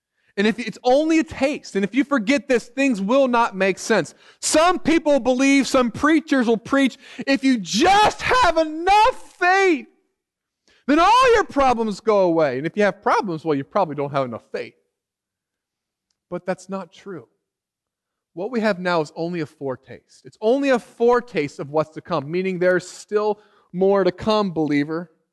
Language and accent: English; Ohio, United States; Sorry, I'm from Ohio, so I have to throw that in.